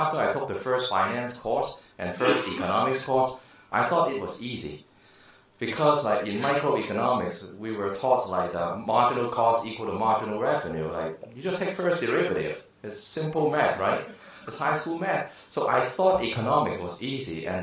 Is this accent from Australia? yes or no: no; Hong Kong; moved away as an adult; now in United States; I grew up in Hong Kong, and I finished my undergrad degree in mechanical engineering in Hong Kong. But I was an engineer only for 1 year. Then I moved to the States